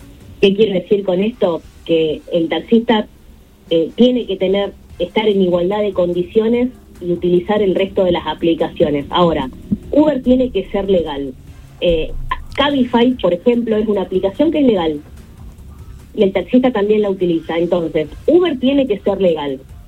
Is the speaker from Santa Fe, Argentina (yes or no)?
yes; Rosario, Santa Fe, Argentina; Nosotros somos rosarinos, nosotros sabemos qué tenemos que hacer